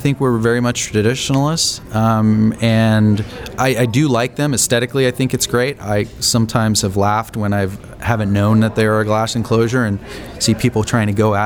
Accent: Napa, California, United States; I'm growing up in Napa. I'm very, very proud of the Napa Valley

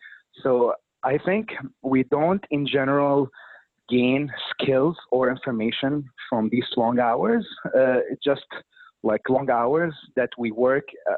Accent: Damascus, Damascus Governorate, Syria; moved away as an adult; now in Chicago, United States; I'm from Syria, Damascus. I finished my medical school back in Damascus, and I immigrated to the United States here in Chicago.

